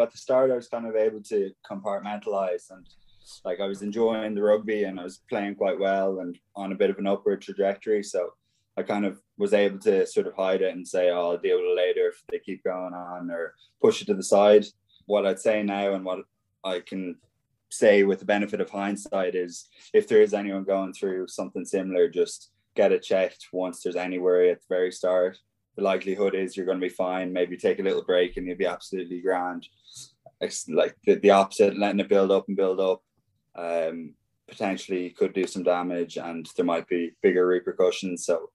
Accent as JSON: {"language": "English", "town": "Ballinlough", "country": "Ireland", "tie": "born or raised there", "said": "I think probably the whole of my hometown in Ballinlough voted for me"}